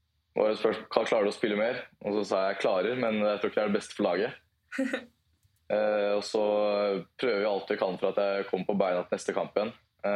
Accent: Lillestrøm, Akershus, Norway; Jo, altså Lillestrøm delt opp I to bydeler, Volla og Vigernes, så det født og oppvokst på Volla. Så det nesten så å si steinkast unna alt her I Lillestrøm.

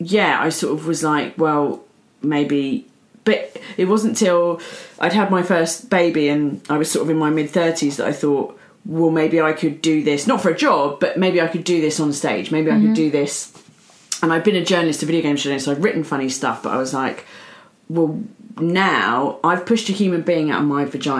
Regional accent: United Kingdom; I can't say those things because I'm British. We don't talk about it, but I agree.

